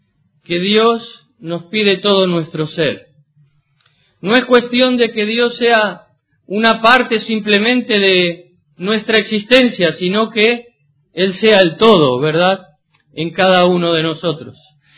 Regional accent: Argentina; En Argentina, yo soy argentino

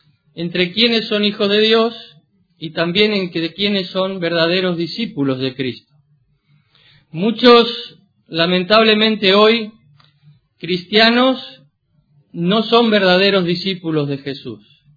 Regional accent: Argentina; En Argentina, yo soy argentino

